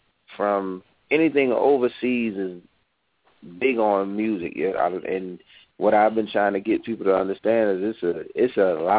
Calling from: Fayetteville, North Carolina, United States; I'm calling out of Fayetteville, North Carolina.

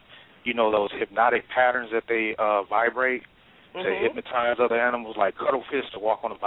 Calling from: Milwaukee, Wisconsin, United States; I'm calling from Milwaukee, Wisconsin.

